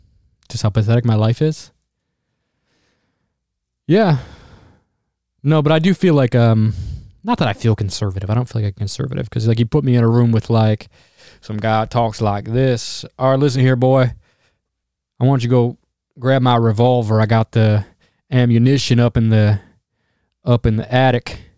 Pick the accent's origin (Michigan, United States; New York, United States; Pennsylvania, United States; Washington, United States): Michigan, United States; Detroit; because I grew up in Detroit, and we have a very interesting demographic of people here.